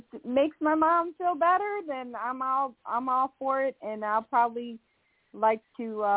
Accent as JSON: {"language": "English", "region": "Michigan", "country": "United States", "said": "I was invited by Adelita White, and I'm from Michigan."}